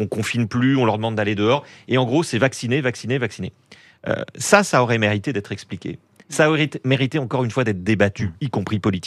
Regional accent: France; Moi, je suis français

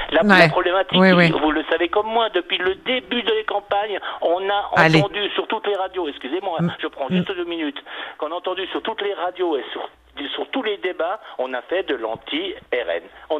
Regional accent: France; je suis un Français lambda

